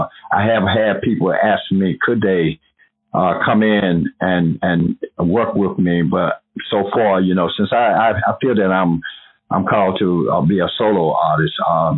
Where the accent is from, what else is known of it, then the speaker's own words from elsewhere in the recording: the South, United States; I'm from the South originally.